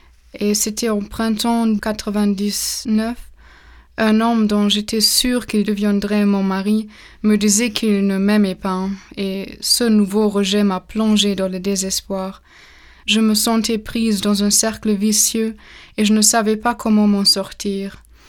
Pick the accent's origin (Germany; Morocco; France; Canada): Germany; j'ai grandi en Allemagne dans une famille de tradition protestante.